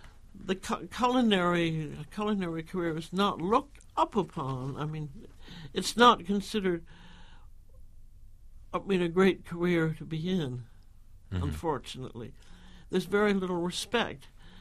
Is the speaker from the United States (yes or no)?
yes; United States; we have a place in Santa Barbara, and I love living in Cambridge, and I'm very American.